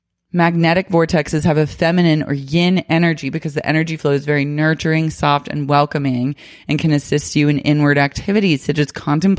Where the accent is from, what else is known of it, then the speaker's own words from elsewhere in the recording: Oklahoma, United States; Yeah, I grew up with cicadas in Oklahoma